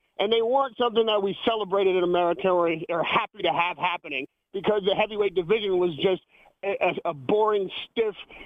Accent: Los Angeles, California, United States; now in London, United Kingdom; the Klitschkos were training in my hometown of Los Angeles.

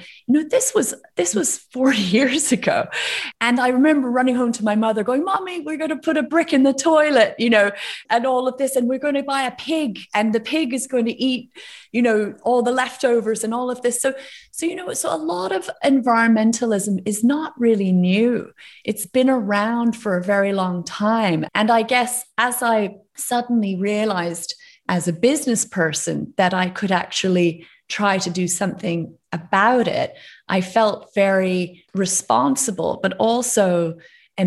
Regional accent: Canada; when I was a kid growing up in Canada in the 80s

